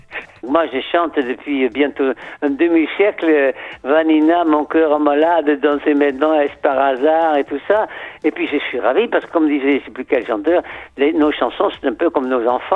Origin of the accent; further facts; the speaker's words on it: Netherlands; moved away; j'ai commencé à vivre en chantant quand j'ai quitté mon pays natal, les Pays-Bas.